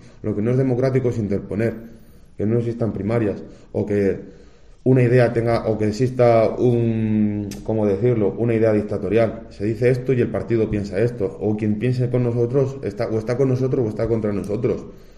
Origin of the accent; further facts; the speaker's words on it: Muñico, Castile and León, Spain; que están en Arenas, que están en Casavieja, que están en Muñico, en mi pueblo, tengan que venir a Ávila.